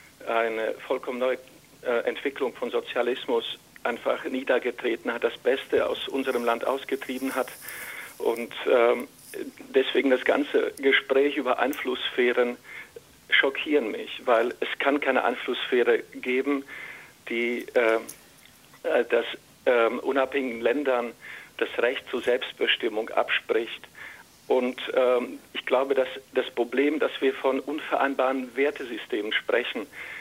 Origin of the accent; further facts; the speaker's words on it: Slovakia; now in Germany; Ich selbst bin aus der Slowakei, schon länger in Deutschland wohnhaft. Meine Frau ist aus Kiew.